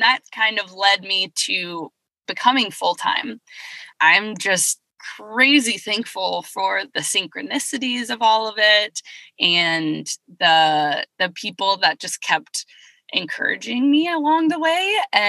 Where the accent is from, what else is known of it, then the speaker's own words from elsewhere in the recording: South Carolina, United States; And I grew up surfing in South Carolina, moved down here about 8 years ago.